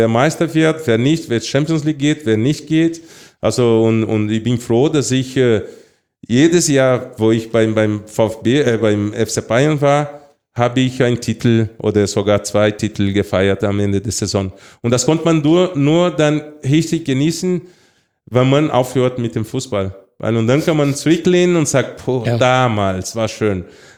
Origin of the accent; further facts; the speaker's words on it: Brazil; also born or lived in Munich, Germany; Also klar, Brasilien, ich bin aufgewachsen in Brasilien geboren, aber die Zeit, dass ich hier in Deutschland gelebt habe und sogar in München, das 6 Jahre war, es war sehr schön.